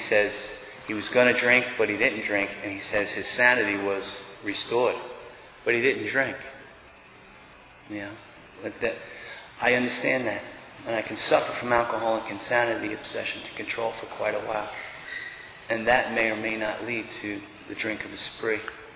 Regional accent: New York, United States; I was raised on Long Island. There's a lot of money on Long Island, but I was on the other side of the tracks. Last of seven kids, Irish family.

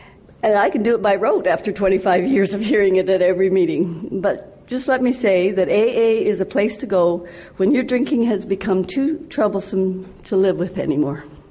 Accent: British Columbia, Canada; now in Manitoba, Canada; I'm an alcoholic from Manitoba, Canada. And I'm not originally from Manitoba. I'm originally from British Columbia. I sobered up in Calgary, Alberta, and now I live in Manitoba, Canada.

